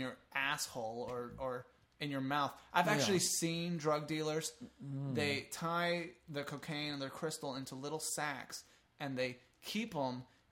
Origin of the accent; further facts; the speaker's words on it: Puerto Rico; now in United States; I'm not from Cuba, though. Oh. I'm from Puerto Rico